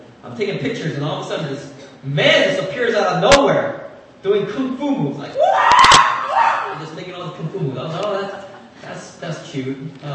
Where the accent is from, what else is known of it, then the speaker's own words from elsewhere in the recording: Philadelphia, Pennsylvania, United States; Funny thing is, this church that she asked me to pray for used to be the church that I grew up in Philadelphia. When I was in like third grade to sixth grade, this is the church I grew up in.